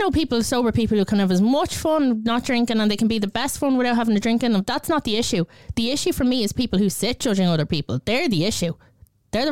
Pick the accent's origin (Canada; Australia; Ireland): Ireland; And me being Irish has nothing to do with the fact that I can only have one glass of wine.